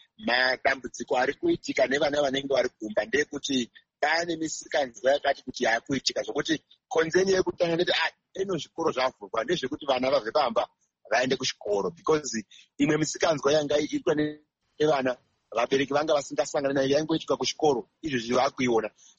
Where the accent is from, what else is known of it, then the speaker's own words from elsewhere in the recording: Chipinge, Manicaland, Zimbabwe; now in Chisumbanja, Zimbabwe; I'm speaking from Chisumbanja, I'm from Chipinge.